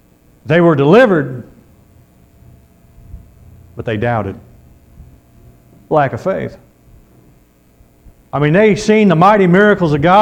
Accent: Missouri, United States; I found out I'm from Missouri, from the Show Me State.

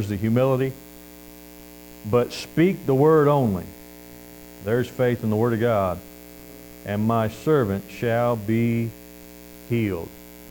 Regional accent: Missouri, United States; And I'm originally from Missouri, the show me state.

